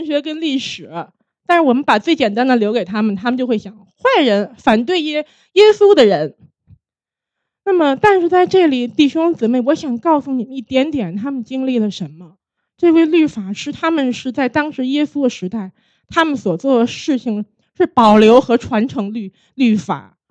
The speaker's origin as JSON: {"language": "Chinese", "country": "China", "said": "好像在我们中国人的文化中，它是一个来世的东西，"}